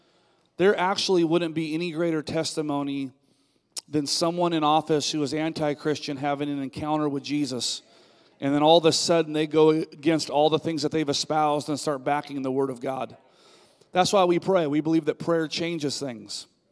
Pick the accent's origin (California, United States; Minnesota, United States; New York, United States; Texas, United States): California, United States; I grew up in California. I've been praying for our Governor Gavin Newsom